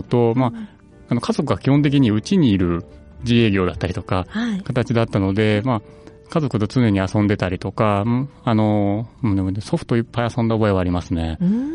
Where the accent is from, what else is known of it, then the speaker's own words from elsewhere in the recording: Anjo, Aichi, Japan; 安城市の方で、まあ、デンパークの近くのちょっと、ええ、田んぼの多いところでございます。